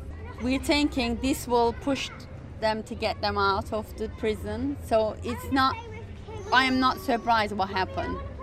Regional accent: Istanbul, Turkey; now in Ipswich, United Kingdom; I am originally from Istanbul. I live in Ipswich at the moment.

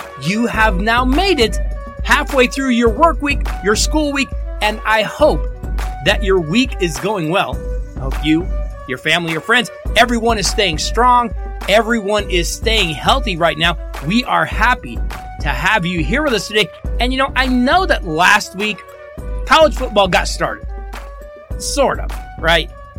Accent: Colorado, United States; coming here to my home state, going up to Boulder to face the Colorado Buffaloes

